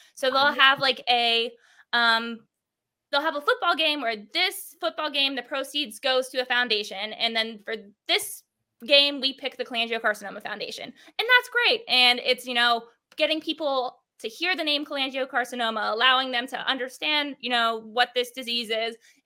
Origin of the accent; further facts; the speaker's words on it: Virginia, United States; moved away; I'm an Appalachian girl. I'm from Virginia, but I live in Texas now. So I miss the mountains.